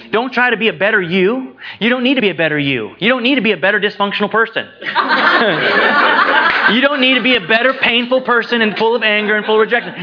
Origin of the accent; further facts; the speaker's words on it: Minnesota, United States; also born or lived in South Dakota; Now, I grew up in Minnesota and South Dakota.